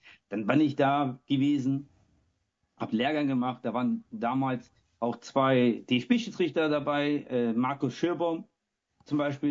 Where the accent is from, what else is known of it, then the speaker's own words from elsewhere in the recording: Hamburg, Germany; Ich komme aus der schönsten Stadt Deutschlands, das ist Hamburg, bin 41 Jahre alt, bin ledig